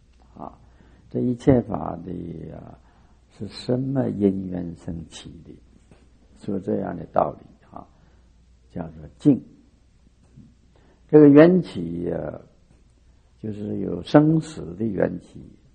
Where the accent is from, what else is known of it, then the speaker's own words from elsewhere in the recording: China; 就是在我们中国人很难接受这样的说法